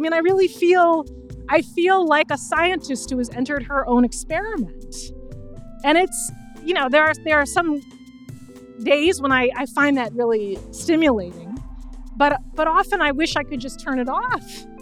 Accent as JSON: {"language": "English", "town": "Glen Ellyn", "region": "Illinois", "country": "United States", "tie": "born or raised there", "said": "I grew up about 20 miles west of Chicago in a town called Glen Ellen, Illinois. My childhood house is 2 miles from Wheaton Colleg"}